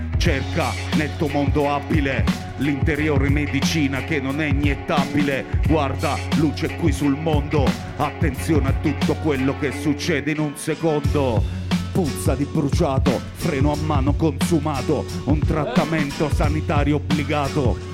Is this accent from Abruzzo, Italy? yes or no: yes; Pescara, Abruzzo, Italy; Io vengo da Pescara, che molti dicevano che erano tutti zingari